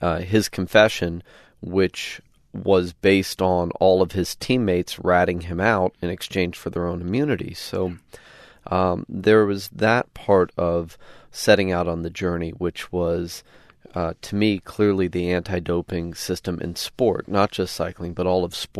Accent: Colorado, United States; now in Malibu, United States; I live in Malibu so I can get on my bike and ride in the mountains out here. And I grew up in Colorado, so you know, it's just where I thrive.

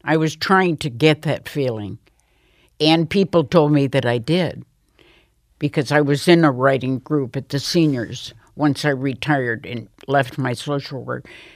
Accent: Athens, Attica, Greece; now in Dearborn, United States; When we came to this country from Athens, Greece, I didn't have any grandparents on either side of my family.

